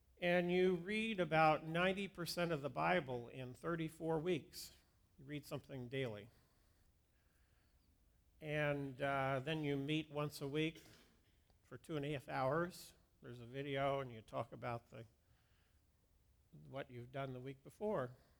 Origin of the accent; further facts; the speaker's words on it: New Jersey, United States; I grew up in New Jersey where there's big waves, you know, along the New Jersey coast.